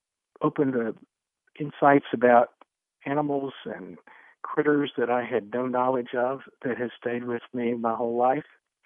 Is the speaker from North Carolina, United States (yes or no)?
yes; Raleigh, North Carolina, United States; from Raleigh